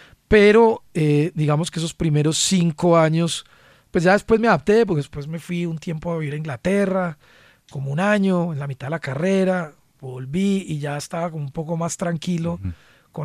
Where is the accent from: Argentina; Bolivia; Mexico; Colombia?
Colombia; Riosucio, Caldas; also born or lived in Medellín; yo me bauticé y me crié en Río Sucio. Uh-huh. Río Sucio Caldas es un pueblo donde nosotros somos, yo me considero Río Sucio realmente.